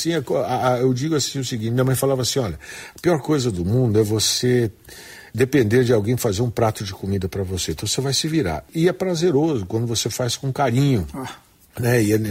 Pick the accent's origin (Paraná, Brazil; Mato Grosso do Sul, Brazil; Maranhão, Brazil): Mato Grosso do Sul, Brazil; Campo Grande; eu sou nascido aqui em Campo Grande, né? Me declaro mandioqueiro, né? Nascido aqui em 73, na maternidade Cândido Mariano, uma quarta-feira linda.